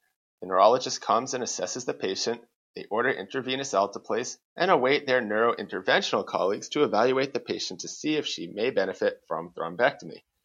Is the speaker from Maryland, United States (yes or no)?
no; Boston, Massachusetts, United States; now in Maine, United States; Ken, I live in Maine, which is known for a great accent, and I grew up in Boston, also known for a great accent.